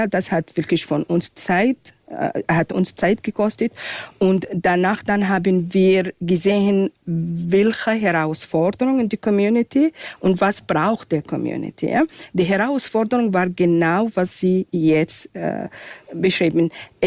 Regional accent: Sudan; Ich bin aus dem Sudan. Sudan ist ein afrikanisch-arabisches Land.

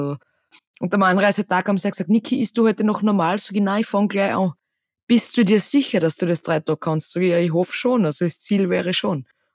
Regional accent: Styria, Austria

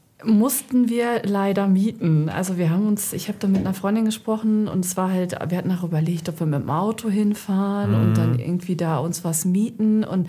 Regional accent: Lemgo, North Rhine-Westphalia, Germany; Und meine Freundin lebt halt in der Nähe von Bielefeld, also in Lemgo, in meiner Heimatstadt.

